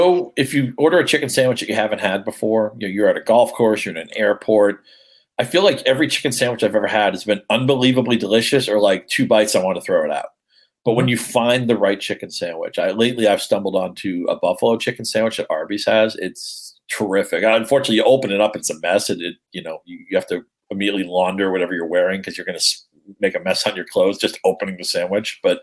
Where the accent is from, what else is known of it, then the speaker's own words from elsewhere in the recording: New England, United States; I feel like Fenway, because I grew up in New England, Fenway doesn't count for me.